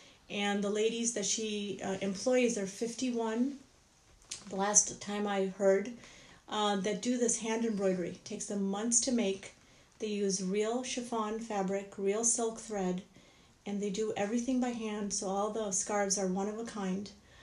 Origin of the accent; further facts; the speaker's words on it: Chicago, Illinois, United States; now in Charlotte, United States; I grew up in Chicago, Illinois, and I went to University of Illinois. And we moved here about 13 years back to Charlotte, North Carolina, because we purchased a business.